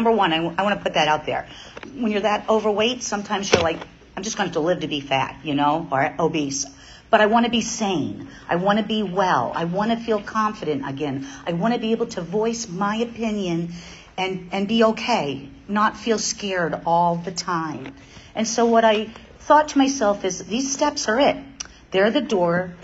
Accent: Massachusetts, United States; I'm a food addict, and I am from Massachusetts.

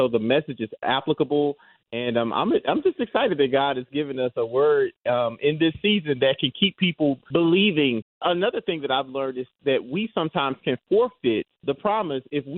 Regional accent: South Carolina, United States; I'm from South Carolina, and I was honored by the state of South Carolina and the South Carolina House of Representatives. As a native son of South Carolina

